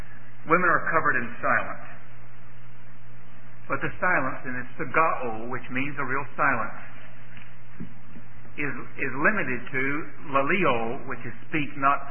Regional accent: the South, United States; I grew up in the South, and we baled hay many a time when it'd be 107 or 8 in the shade.

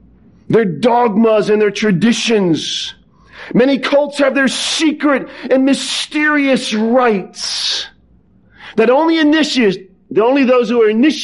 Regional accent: New England, United States; I'm from New England. In New England, we can talk a mile a minute.

